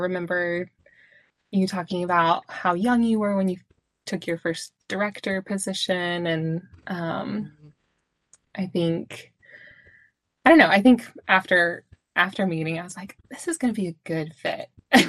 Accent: Texas, United States; I saw that you were from Texas and I grew up in Texas.

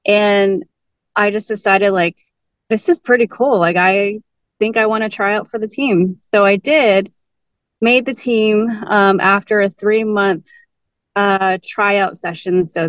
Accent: Grand Canyon, Arizona, United States; I'm originally from the Navajo Nation, grew up at the Grand Canyon National Park. It's a very small town.

